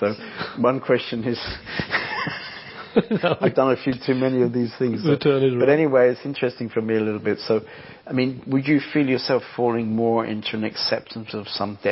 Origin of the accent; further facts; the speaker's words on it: England, United Kingdom; because I'm English, the weather, you know.